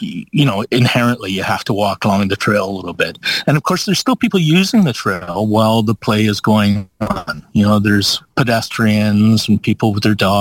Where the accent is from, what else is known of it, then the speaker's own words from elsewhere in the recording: Canada; hey, your dog is called Margaret Atwood. We're from Canada.